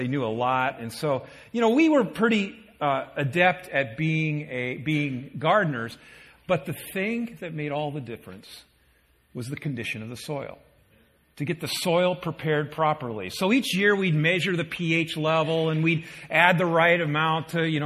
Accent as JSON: {"language": "English", "region": "Midwest", "country": "United States", "said": "I came from the Midwest, and in a former life, we had a rural lifestyle, in a sense, kind of a small city, large lot kind of lifestyle"}